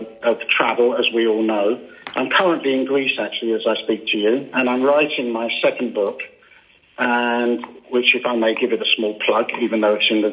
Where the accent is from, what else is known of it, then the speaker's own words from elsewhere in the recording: United Kingdom; why I was needing a visa when I'm British and I don't need a visa.